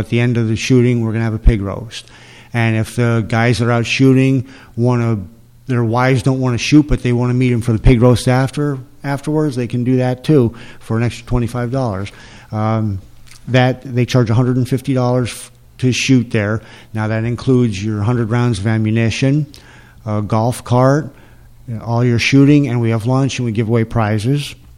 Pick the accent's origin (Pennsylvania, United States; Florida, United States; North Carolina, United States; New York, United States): Pennsylvania, United States; I grew up in Pennsylvania. Everyone hunted. I grew up around hunting.